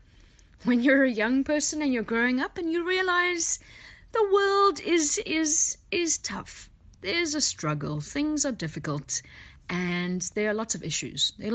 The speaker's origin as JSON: {"language": "English", "town": "Cape Town", "region": "Western Cape", "country": "South Africa", "tie": "born or raised there", "said": "I grew up in Cape Town. I was actually born around the corner from Red Cross in Sabron Park. Grew up in Cape Town, lived in the Eastern Cape for a little bit, came back"}